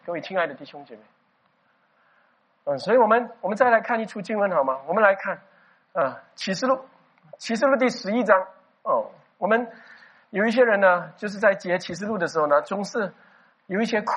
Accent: Singapore; 所以呢我们新加坡人每个人能够得到多少钱可能是这样吧

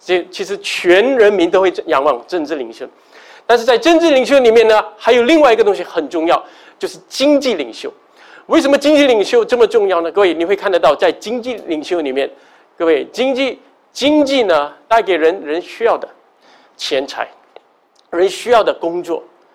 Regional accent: Singapore; 我们新加坡社会是孔夫子的教导

